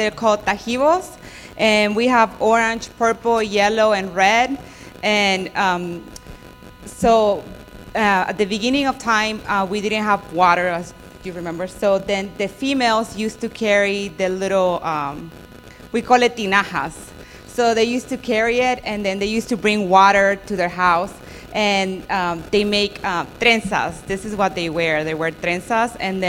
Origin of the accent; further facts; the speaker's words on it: Santa Cruz de la Sierra, Santa Cruz, Bolivia; I was born in Santa Cruz, Bolivia, and this is the typical dress that the females wear.